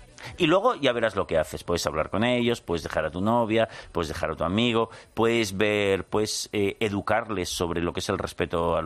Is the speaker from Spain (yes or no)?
yes; Barcelona, Catalonia, Spain; ya sabes que yo soy de Barcelona, sí.